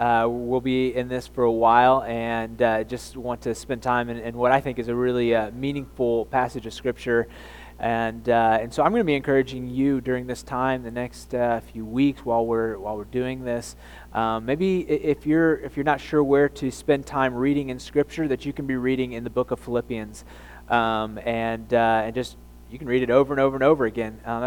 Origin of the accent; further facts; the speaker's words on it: Edwardsville, Illinois, United States; also born or lived in Oklahoma City; I was born in Oklahoma City. My dad was a pastor there. And out of seminary, and he pastored there, I think, for a few years. And then when I was about 3 or 4 years old, I can't remember, we moved to Edwardsville, Illinois